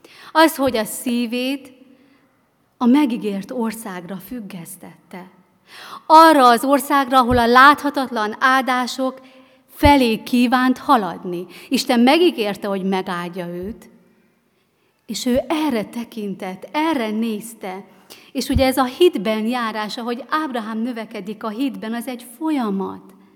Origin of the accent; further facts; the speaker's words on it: Miskolc, Borsod-Abaúj-Zemplén, Hungary; és ugye mi Miskolcról jöttünk